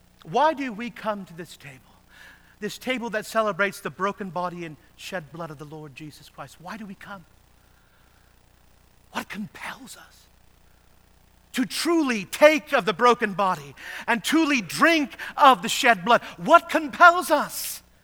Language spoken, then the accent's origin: English; California, United States; I'm from California, and I've grown up with most waterways dry in the summer.